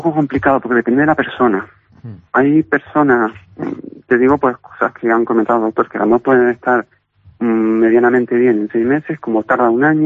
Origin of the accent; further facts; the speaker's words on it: Canary Islands, Spain; Yo soy palmero de La Palma